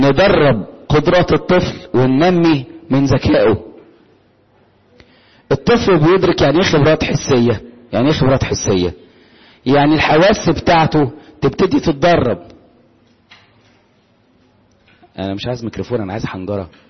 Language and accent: Arabic; Upper Egypt, Egypt; انا صعيدي اكتر منكم يا محدش يزعل